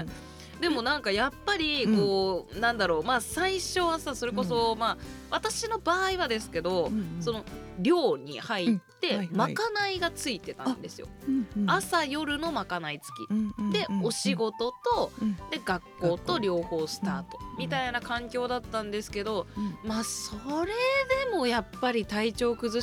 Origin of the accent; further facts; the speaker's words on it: Niigata, Japan; now in Tokyo, Japan; 新潟から上京してきて、うん、新潟はねやっぱちょっと寒いから桜、うん、遅いんですよ。